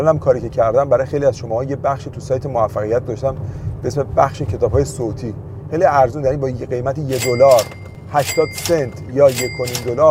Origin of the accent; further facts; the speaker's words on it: Iran; moved away as an adult; حالا فکر کن ما از ایران اومدیم بیرون